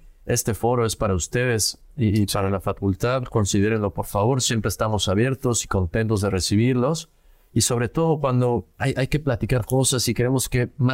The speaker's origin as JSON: {"language": "Spanish", "region": "Querétaro", "country": "Mexico", "tie": "born or raised there", "said": "salir de mi ciudad de origen, yo crecí en Querétaro"}